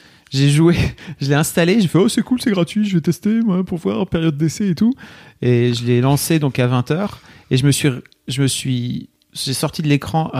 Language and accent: French; Hauts-de-France, France; Moi, je viens du Nord, alors...